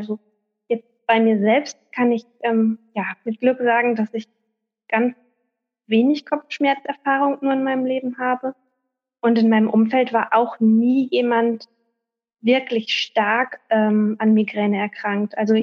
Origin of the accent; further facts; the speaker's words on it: Lower Saxony, Germany; born there; Ich bin gebürtige Ostfriesin, mich hat es aber vor einigen Jahren ins Münsterland verschlagen.